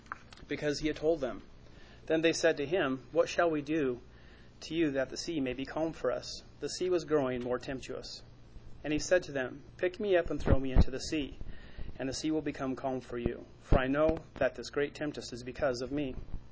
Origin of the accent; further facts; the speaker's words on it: Bonsall, California, United States; When I was growing up in California in elementary school, my stepdad was a golf professional, so we lived out in the country in the middle of nowhere in a place called Bonsall, California.